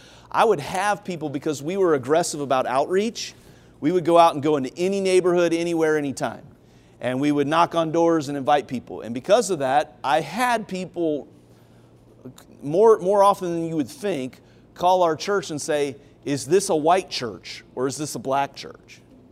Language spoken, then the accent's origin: English; Long Beach, California, United States; I came from Long Beach, California here.